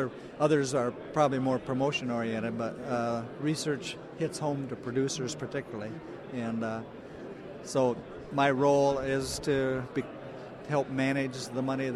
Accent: Michigan, United States; I'm from Michigan. Farm in partnership with my brother, nephew, and son.

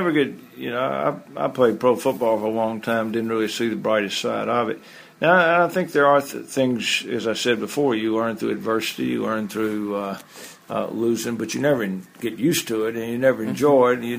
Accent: Drew, Mississippi, United States; I grew up in Drew, Mississippi, small town in the Mississippi Delta, 2,000 people. Wonderful little Mayberry-type town, 48 people in my graduating class.

